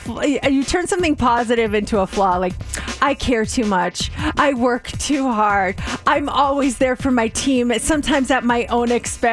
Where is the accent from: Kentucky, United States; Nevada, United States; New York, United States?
Nevada, United States; Las Vegas; They figured out I was from Vegas based on my phone number.